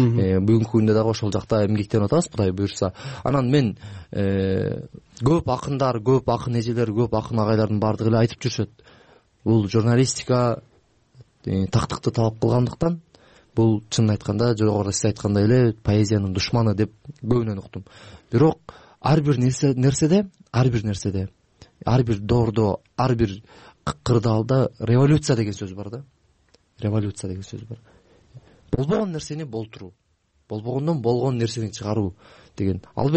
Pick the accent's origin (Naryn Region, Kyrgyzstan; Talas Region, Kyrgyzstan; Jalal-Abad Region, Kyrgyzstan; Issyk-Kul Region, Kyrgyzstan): Naryn Region, Kyrgyzstan; Mantysh; born there; Нарын облусунун Кочкор районуна караштуу Мантыш айылында 1996-жылы туулгам.